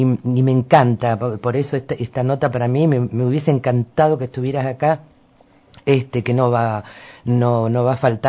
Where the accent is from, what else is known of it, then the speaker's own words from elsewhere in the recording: Rosario, Santa Fe, Argentina; born there; moved away; nací en Rosario y hace casi 40 años que vivo acá